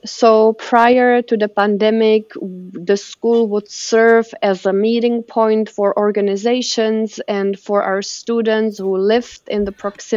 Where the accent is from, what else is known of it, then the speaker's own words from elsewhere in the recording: Trutnov, Hradec Králové Region, Czechia; English is a second language; I am from Trutnov, which is a small town in northern Bohemia.